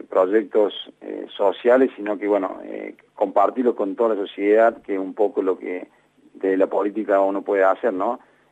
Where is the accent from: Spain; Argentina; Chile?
Argentina; Córdoba; now in Santa Rosa de Calamuchita, Argentina; No, yo nací en Córdoba capital.